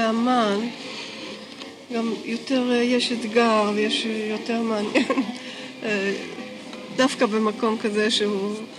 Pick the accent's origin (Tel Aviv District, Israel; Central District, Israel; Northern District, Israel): Northern District, Israel; Rosh Pinna; also born or lived in Safed; וראש פינה לא היה בית חולים, אז ככה התמזל מזל שנולדתי בצפת, אבל אני לא צפת.